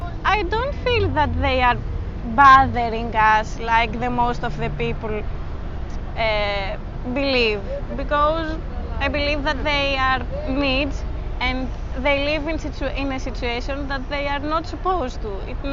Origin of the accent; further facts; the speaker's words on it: Athens, Attica, Greece; now in Moria, Greece; I am 23 years old and I'm from Greece, Athens, but I do my studies here in University of the Aegean. I live in Moria because I have a house here. My mother was from here